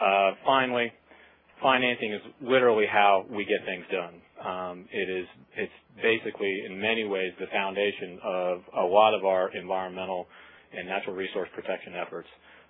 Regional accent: Maryland, United States; And in my home state of Maryland, it's, for example, an issue that is on the top of everybody's mind right now

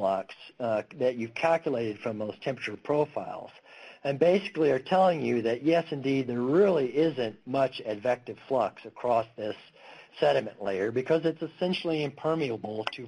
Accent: Missouri, United States; Well, I'm from Missouri, the show me state.

